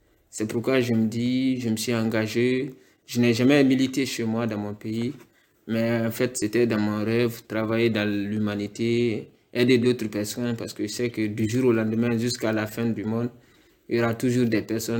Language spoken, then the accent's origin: French; Guinea; now in Marseille, France; je suis guinéen, j'ai mes 20 ans aujourd'hui